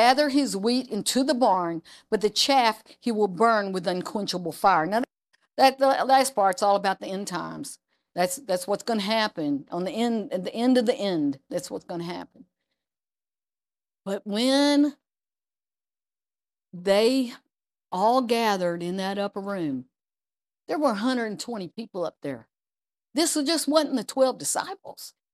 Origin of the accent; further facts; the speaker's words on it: Arkansas, United States; I'm from Arkansas, and we try not to hurt anybody's feelings ever, you know.